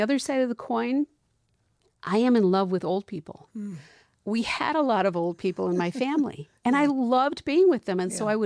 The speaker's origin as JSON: {"language": "English", "region": "Illinois", "country": "United States", "moved": "yes", "lives_now": "Omaha, United States", "said": "I'm originally from Illinois, but we moved here a long time ago."}